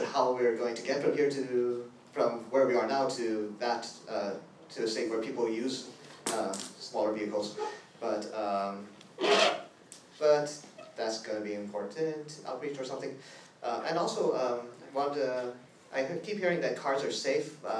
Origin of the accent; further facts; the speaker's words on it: San Francisco, California, United States; from Excelsior.